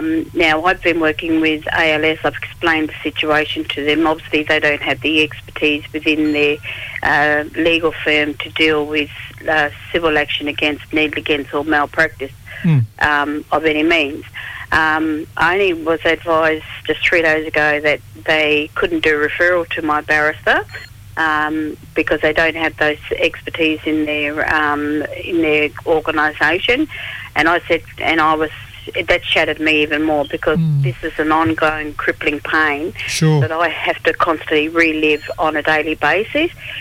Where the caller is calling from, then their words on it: Perth, Western Australia, Australia; Perth, love.